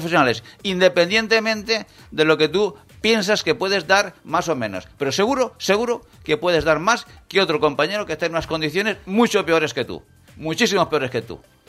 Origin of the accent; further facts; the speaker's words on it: Spain; estoy hablando como español, como persona cívica de este santo país